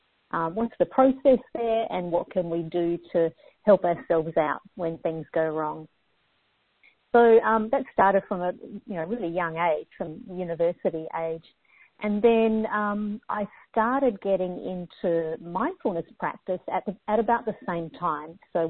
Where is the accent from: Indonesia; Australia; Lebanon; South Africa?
Australia; now in United States; I come from Australia, so I've been in the States for about 10 years now